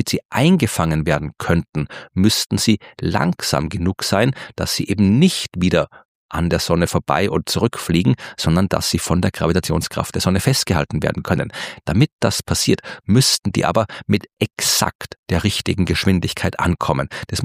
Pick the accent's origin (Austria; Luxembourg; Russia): Austria; Baden, Lower Austria; am 19. November bin ich mit Sternengeschichten live in meiner Heimatstadt in Baden bei Wien.